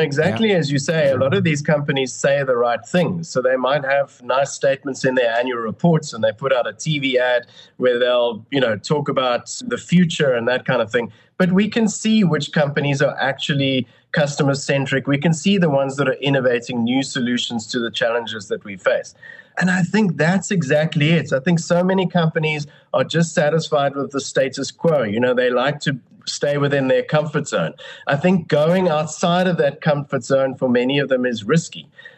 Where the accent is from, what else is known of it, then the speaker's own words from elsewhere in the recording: South Africa; And I think more and more as South African businesses, we seem to almost be afraid of competition.